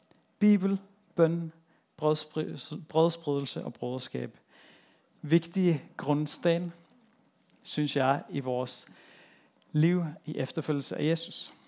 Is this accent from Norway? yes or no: yes; Kristiansand, Agder, Norway; Da jeg voksede op i Indre Missionen hjemme i Kristiansand